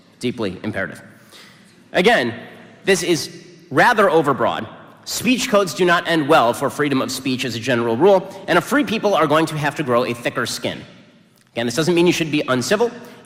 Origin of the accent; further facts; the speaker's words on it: United States; This is why in the United States, which I'm an American, so I get to say it, I believe is a superior country to your own.